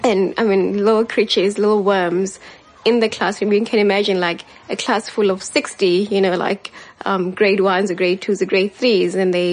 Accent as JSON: {"language": "English", "town": "Guguletu", "region": "Western Cape", "country": "South Africa", "tie": "born or raised there", "said": "I grew up in Guguletu, which is very similar to what Yola, you know, explained about her community."}